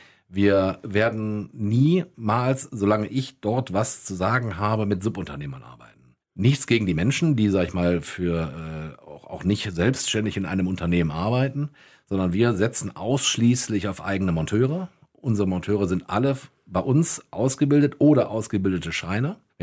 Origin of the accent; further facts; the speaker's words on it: Wuppertal, North Rhine-Westphalia, Germany; Ich selber bin Wuppertaler, gebürtiger Wuppertaler, auch völlig überzeugter Wuppertaler. Ich mag meine Stadt, ich liebe diese Stadt.